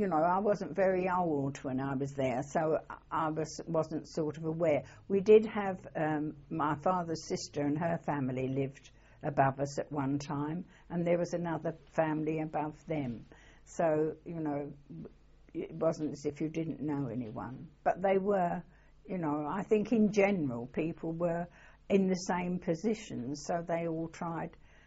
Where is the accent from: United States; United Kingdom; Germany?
United Kingdom; Camden, London; I came from around that area, yes.